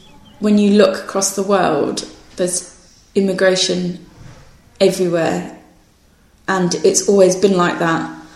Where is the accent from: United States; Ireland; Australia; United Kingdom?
United Kingdom; England; born there; I was just very fortunate that I was born in England.